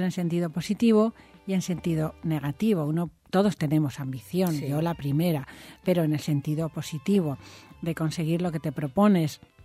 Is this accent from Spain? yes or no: yes; Valencia, Valencian Community, Spain; also born or lived in Madrid; cuando yo vivía antes en Madrid, y soy de Valencia, pero... Viví en Madrid y me vine aquí.